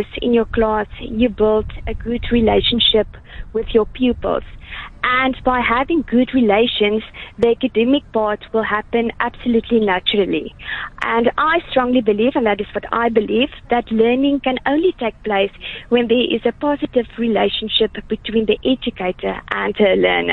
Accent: South Africa; first language Afrikaans; English is a second language; Just please keep in mind, my mother tongue is Afrikaans if I express myself incorrectly.

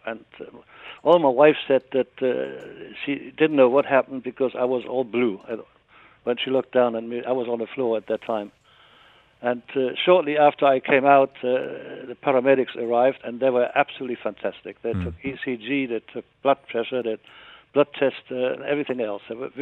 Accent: South Africa; we're from South Africa, but I'm German, but descent, my wife's Norwegian.

